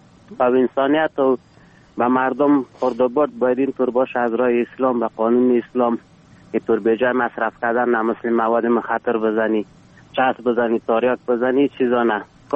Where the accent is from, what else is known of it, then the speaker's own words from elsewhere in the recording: Ghorband, Parwan, Afghanistan; افغان هستیم از غوربند.